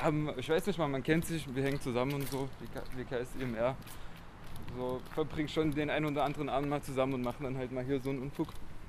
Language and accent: German; Leipzig, Saxony, Germany; Ja, also ich komme ja ursprünglich aus Leipzig.